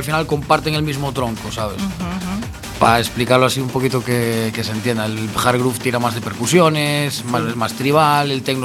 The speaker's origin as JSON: {"language": "Spanish", "town": "Narón", "region": "Galicia", "country": "Spain", "said": "Bueno, yo soy de Ferrol, de Narón."}